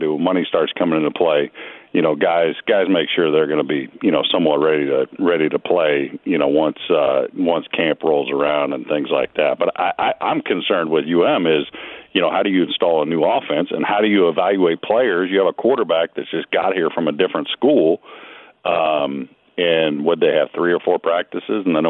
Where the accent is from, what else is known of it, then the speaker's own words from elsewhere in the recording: California, United States; where I grew up in California